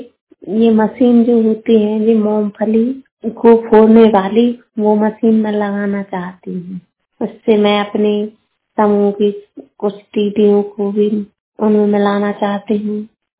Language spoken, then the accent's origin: Hindi; Ambawa, India; मैं ग्राम अम्बावा से हूँ।